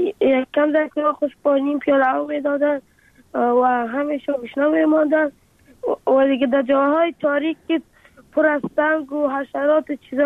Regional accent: Afghanistan; آرزو دارم که بخیر کلام که شدم افغانستان و وطن خودم را بسازم.

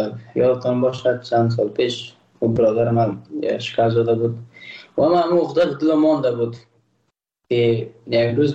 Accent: Afghanistan; ما روزبلاک پشتون نیستم، ما یک افغان هستم

